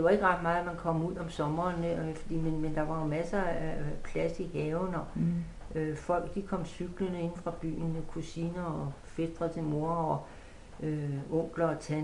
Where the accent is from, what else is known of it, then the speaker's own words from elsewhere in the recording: Værløse, Capital Region of Denmark, Denmark; born there; Jamen, jeg er født i 1942 på Nordvang.